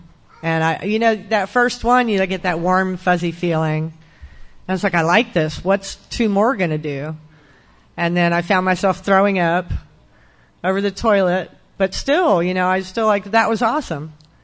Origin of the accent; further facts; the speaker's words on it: Austin, Texas, United States; I was born in Austin, Texas in 1974. I was raised in South Austin with some hippie parents.